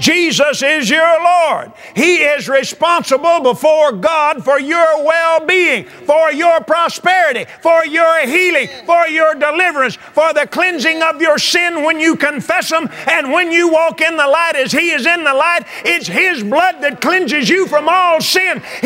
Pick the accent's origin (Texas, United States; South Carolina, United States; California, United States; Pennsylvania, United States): Texas, United States; Abilene; I was raised in Abilene, Texas.